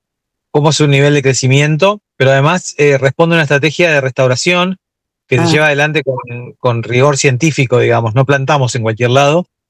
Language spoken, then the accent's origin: Spanish; Argentina; si bien los fundadores somos argentinos